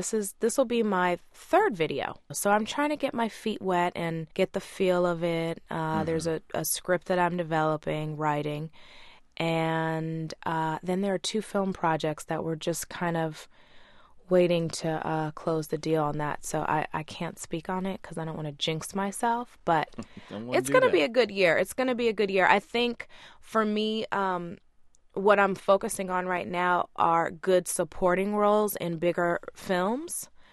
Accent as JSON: {"language": "English", "town": "Iowa City", "region": "Iowa", "country": "United States", "tie": "born or raised there", "also_born_or_lived": "Brooklyn", "said": "I was born in Brooklyn. My family's from Trinidad. And my mom, at 22 years old, single mother, we moved to Iowa City, Iowa"}